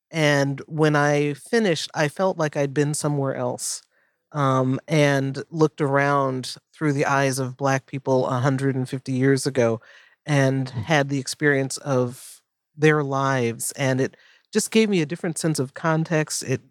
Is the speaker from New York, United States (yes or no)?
yes; New York, United States; I grew up going there a lot because I grew up on Long Island